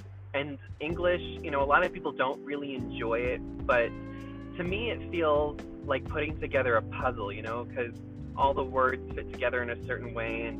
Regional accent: the South, United States; now in Albuquerque, United States; Well, I'm originally from the South, lived there most of my life. Right now I'm living in Albuquerque, teaching out here.

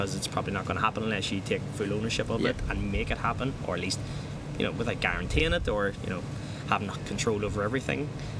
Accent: Belfast, Northern Ireland, United Kingdom; whether it's because I'm from Belfast and you have a kind of, you know, innate confidence

